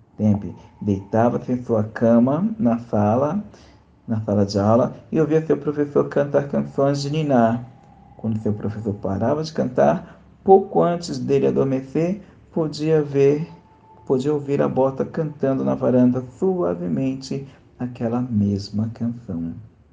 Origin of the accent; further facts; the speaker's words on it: São Paulo, Brazil; eu sou de São Paulo, capital, onde eu estou